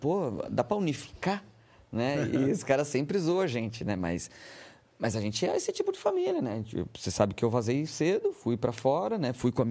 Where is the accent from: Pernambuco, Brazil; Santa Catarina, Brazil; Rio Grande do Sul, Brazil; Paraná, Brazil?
Rio Grande do Sul, Brazil; born there; now in São Paulo, Brazil; Sou nascido no Rio Grande do Sul.